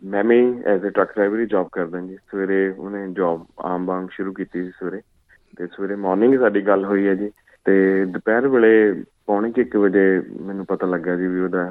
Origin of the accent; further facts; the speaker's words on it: Qila Raipur, Punjab, India; ਹਾਂਜੀ, ਸਾਡੇ ਪਿੰਡ ਲੁਧਿਆਣੇ ਜ਼ਿਲ੍ਹੇ ਦੇ ਵਿੱਚ ਹੈ ਜੀ, ਕਿਲਾ ਰਾਏਪੁਰ।